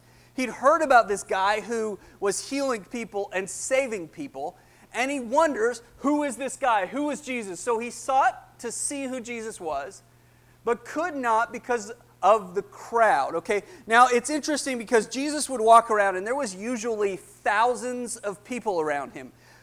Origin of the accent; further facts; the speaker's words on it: Canada; I'm from Canada